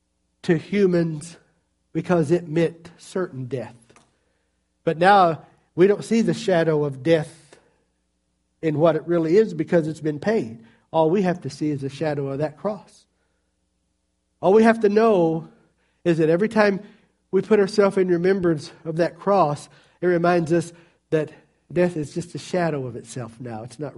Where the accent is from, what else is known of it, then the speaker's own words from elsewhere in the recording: Virginia, United States; When I grew up in Virginia, a rod and a staff meant you're going to get a whooping.